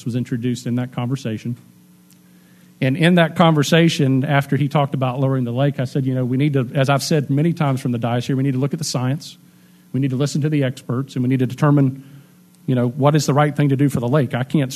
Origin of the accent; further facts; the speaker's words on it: Florida, United States; now in Martin County, United States; I grew up in Okeechobee County. I grew up fishing Lake Okeechobee. I've lived for the last 23 years in Martin County.